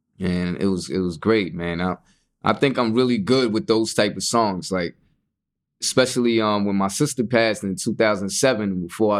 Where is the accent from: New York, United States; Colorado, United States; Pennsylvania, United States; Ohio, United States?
New York, United States; Brooklyn; Like, I'm from Kingston and Bergen.